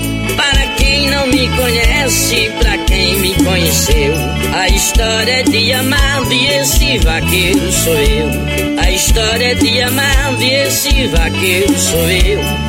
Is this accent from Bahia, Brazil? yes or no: no; São Luís Gonzaga, Maranhão, Brazil; born there; Quero mandar um grande abraço para toda a galera da Caldade, lugar onde eu nasci, município de São Luís Gonzaga.